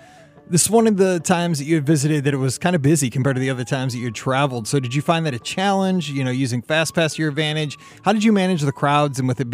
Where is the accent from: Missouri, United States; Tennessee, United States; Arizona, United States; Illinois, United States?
Missouri, United States; St. Louis; You know, I'm from St. Louis, Missouri, in the middle of the United States.